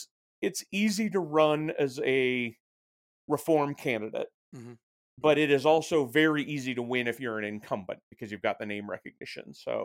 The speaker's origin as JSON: {"language": "English", "region": "Utah", "country": "United States", "tie": "born or raised there", "said": "When I grew up in Utah, we would never do trick-or-treating on a Sunday."}